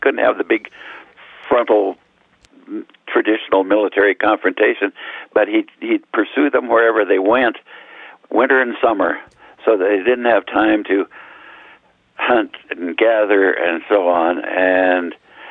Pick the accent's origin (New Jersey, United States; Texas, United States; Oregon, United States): Oregon, United States; Redmond; When I was growing up in Redmond, Jesse Tetherow was still around.